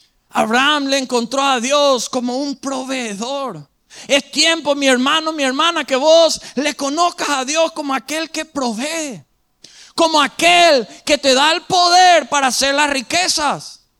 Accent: Paraguay; uno se identifica con la bandera rojo y blanco y azul, y uno se identifica como paraguayo, y qué bendición lo que podemos ser paraguayos.

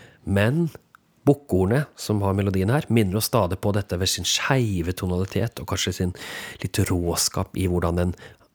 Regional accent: Telemark, Norway; og siden jeg kom fra Telemark, så spiller jeg den riktigere fordi jeg derfra.

